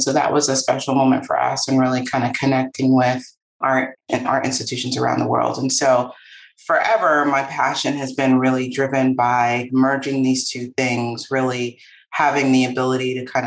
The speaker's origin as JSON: {"language": "English", "town": "Queens", "region": "New York", "country": "United States", "tie": "born or raised there", "said": "I am a native New Yorker. I grew up in Queens, New York, on the border of Queens and Long Island. My parents are immigrants to this country. I'm a first generation American."}